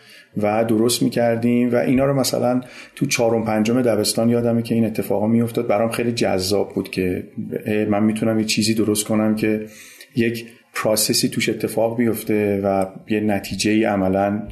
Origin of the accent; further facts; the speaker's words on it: Tehran, Tehran Province, Iran; born there; 14 مرداد 57 و متولد تهرانم، ساکن تهرانم